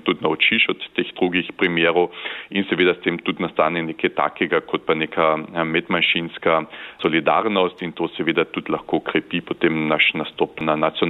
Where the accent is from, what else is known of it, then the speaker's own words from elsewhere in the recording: Carinthia, Austria; Mi želimo kot koroški Slovenci preseči te koroške okvire in tudi pogledati v druge evropske regije, kako je tam z manjšinami.